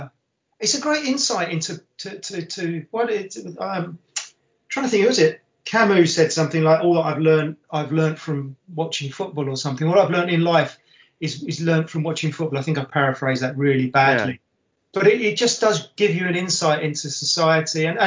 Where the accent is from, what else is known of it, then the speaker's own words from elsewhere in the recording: Edmonton, London, United Kingdom; also born or lived in Hackney / Winchmore Hill; I was born in Hackney. We lived in a clubhouse in Edmonton, and then when my dad died, just after my dad died, we moved to a house in Winchmore Hill